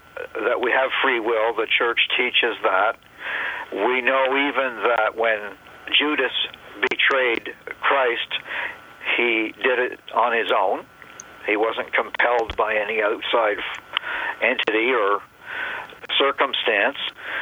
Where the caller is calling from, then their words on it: Canada; Yes, I'm calling from Canada, and as was observed earlier, it's a big country.